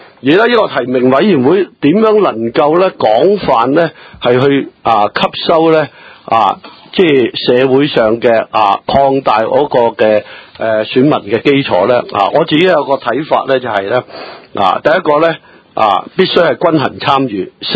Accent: Hong Kong; 按照基本法去依法去选这个特首呢先是我们香港人呢能够达至呢是一个普选特首的 目标

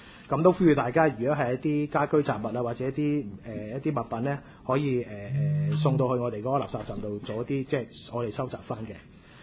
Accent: China; 我哋中國人一個好好嘅習俗啊

